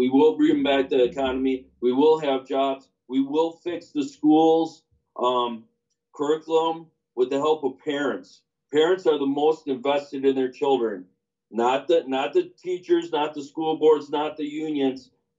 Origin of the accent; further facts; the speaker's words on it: Milwaukee, Wisconsin, United States; I grew up in the Milwaukee area in an 800-square-foot house.